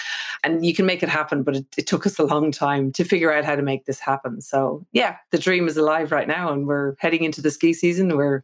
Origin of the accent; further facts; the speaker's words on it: Ireland; I was brought up in Ireland and I didn't have any skiing in my life until I was in my 20s. I wasn't brought up near the ocean at all